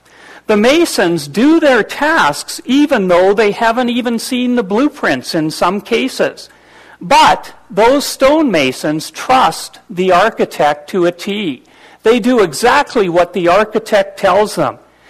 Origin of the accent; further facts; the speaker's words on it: Brandon, Manitoba, Canada; You know, every time I go back to my hometown, Brandon, there used to be two old churches